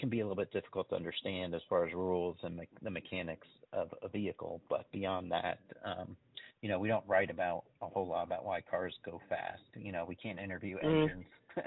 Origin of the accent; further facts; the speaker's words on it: Indianapolis, Indiana, United States; I grew up in Indianapolis, so I knew something about racing.